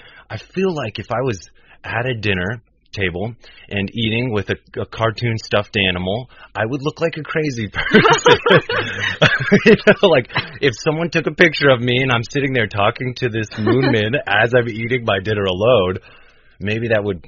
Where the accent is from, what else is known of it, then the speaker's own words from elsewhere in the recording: United States; So I think this is resonates with me as an American